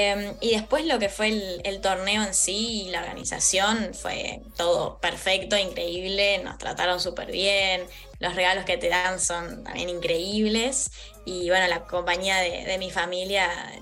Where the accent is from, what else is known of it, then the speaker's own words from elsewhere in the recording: Plottier, Neuquén, Argentina; yo tengo 16 años, soy de Plotier, Neuquén, y juego en Comahue Golf Club.